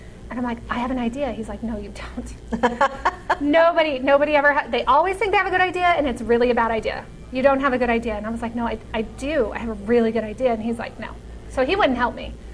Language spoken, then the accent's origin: English; Farmington, New Mexico, United States; which I'm from Farmington, so it's a three-hour drive for me.